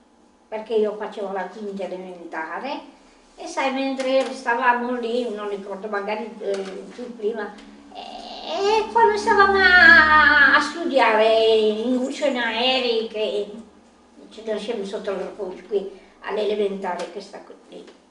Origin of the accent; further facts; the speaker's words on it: Bitetto, Apulia, Italy; born there; Io sono nata a Bitetto